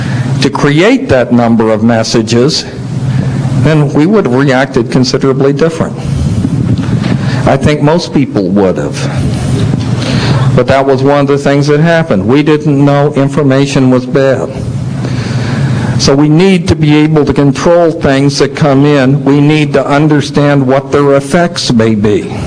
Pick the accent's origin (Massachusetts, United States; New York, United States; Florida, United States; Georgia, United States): Florida, United States; I'm from Florida, so I shouldn't be feeling it.